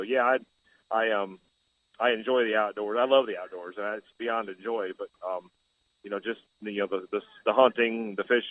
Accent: South Bend, Indiana, United States; So I grew up in South Bend, Indiana on 5 acres, and we raised our own beef.

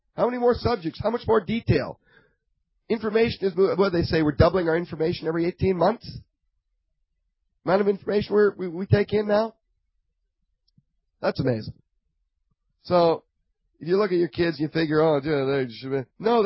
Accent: Houston, Texas, United States; I come from Texas, Houston, past 15 years. It was cheap. I come here.

